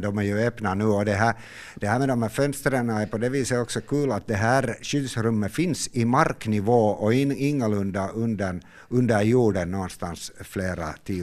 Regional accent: Helsinki, Uusimaa, Finland; Jag minns när jag växte upp som barn på Drumsö i Helsingfors, så fanns det ett stort skyddsrum som var insprängt i ett berg.

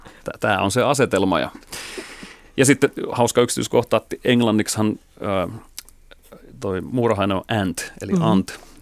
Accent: Lemi, South Karelia, Finland; kasvoin Lemillä tuolla Etelä-Karjalassa ja, hyvin tämmöisessä vilkkaassa ympäristössä, missä oli, me on vuonna 80 syntynyt, meitä oli silloin tosi paljon samaikäisiä

